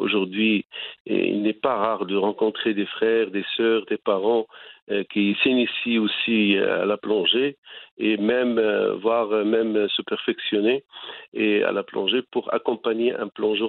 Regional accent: Morocco; Alors, chez nous au Maroc

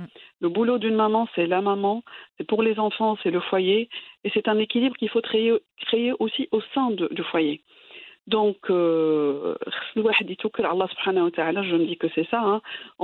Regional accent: Rabat, Rabat-Salé-Kénitra, Morocco; born there; also born or lived in Al Hoceima; now in Tangier, Morocco; Mais je suis née à Rabat, j'ai passé une grande partie à Al-Hosima, qui est une très belle ville.

